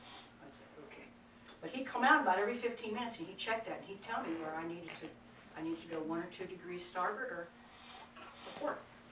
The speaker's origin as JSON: {"language": "English", "region": "Chesapeake Bay", "country": "United States", "tie": "born or raised there", "said": "I was raised on the Chesapeake Bay, and we always had powerboats."}